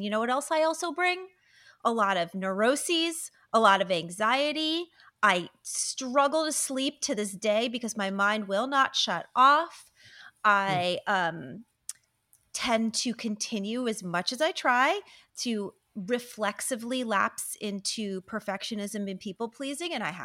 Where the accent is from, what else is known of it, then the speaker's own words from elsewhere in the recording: New York, United States; I can hear in your voice you're a New Yorker. I am a New Yorker.